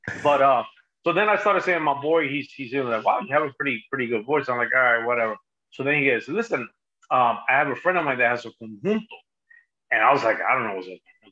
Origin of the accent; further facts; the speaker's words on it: Hoboken, New Jersey, United States; Well, you know, I was born and raised in Jersey. Born in Jersey City, raised in Hoboken.